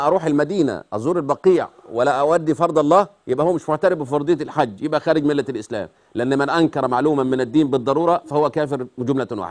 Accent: Upper Egypt, Egypt

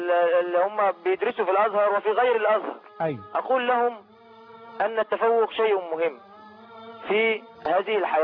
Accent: Zawyat Abu Shousha, Beheira, Egypt; قريتي قرية زاوية أبو شوشة.

